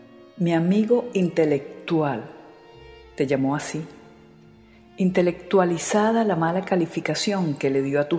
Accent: Venezuela; Como ustedes saben, yo soy de Venezuela.

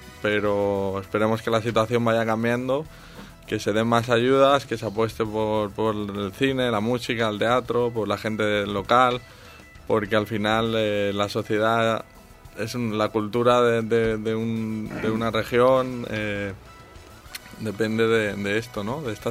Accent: Valencia, Valencian Community, Spain; pero yo soy de Valencia, el documental sale en imágenes de Valencia

